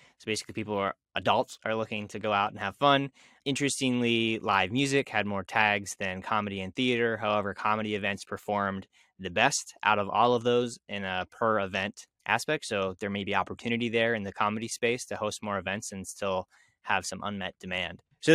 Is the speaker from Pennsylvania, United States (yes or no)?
yes; Pittsburgh, Pennsylvania, United States; Two mac and cheese festivals in my hometown of Pittsburgh and in a couple other places were really popular.